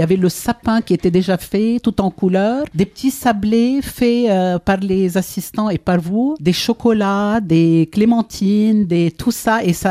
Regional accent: Lebanon; Alors, moi, je suis libanaise, je viens du Liban.

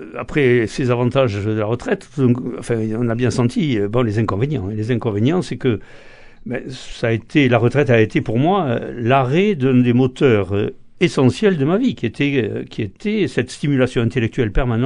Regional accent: Toulouse, Occitanie, France; Donc je suis Toulousain. Moi, je suis né à Toulouse et j'ai toujours vécu à Toulouse.

